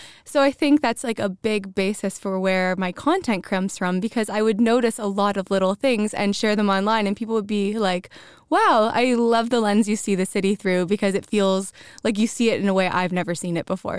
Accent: Windsor, Ontario, Canada; now in Malmö, Sweden; So I'm from south of Toronto in Ontario. So yeah, I'm Canadian. I've lived there my whole life prior to living here.

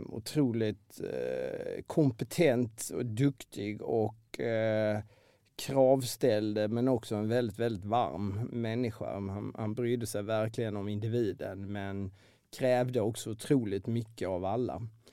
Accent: Tranås, Jönköping County, Sweden; vi är i Tranås.

